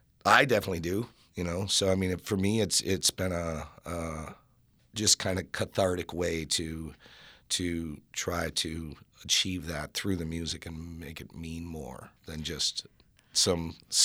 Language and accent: English; Oconomowoc, Wisconsin, United States